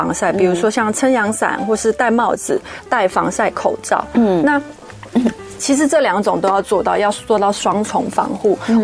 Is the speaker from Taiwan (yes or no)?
yes; Kaohsiung, Taiwan; 对 对, 对，我是高雄人。